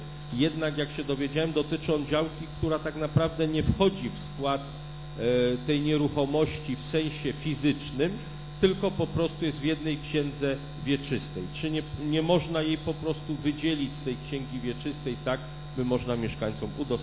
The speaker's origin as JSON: {"language": "Polish", "town": "Poznań", "region": "Greater Poland Voivodeship", "country": "Poland", "said": "my poznaniacy"}